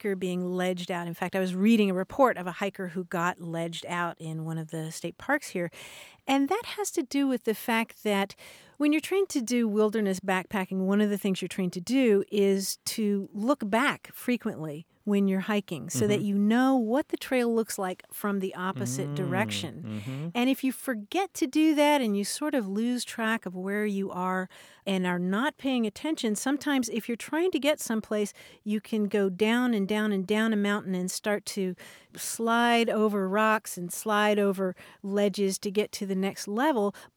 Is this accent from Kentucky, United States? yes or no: yes; Kentucky, United States; And I can tell you, growing up in Kentucky, I said seesaw